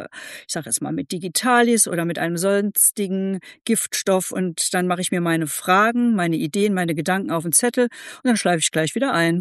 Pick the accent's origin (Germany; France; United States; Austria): Germany; Saarland; als Saarländer